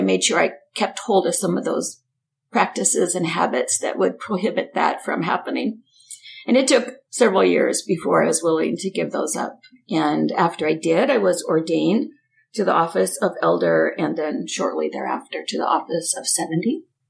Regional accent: Puyallup, Washington, United States; So I grew up in the South Puget Sound area in a town called Puyallup, Washington.

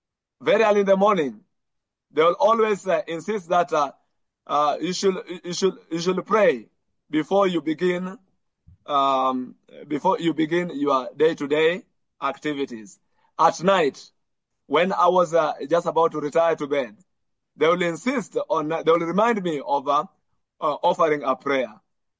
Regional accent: Njukini, Taita-Taveta County, Kenya; first language Luo; English is a second language; That is my native language, which is the Luo, Swahili, which is a national language for all the Kenyans. Of course, I do speak English, and there is also another language which I speak because I was brought up among the Kamba people in Taita Taveta and Njukini

